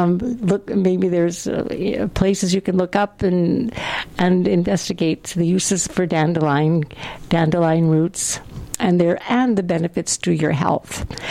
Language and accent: English; Fisher Branch, Manitoba, Canada; I know in the town, in the area of Fisher Branch, where I grew up in the Interlake area, there was a lot of peatland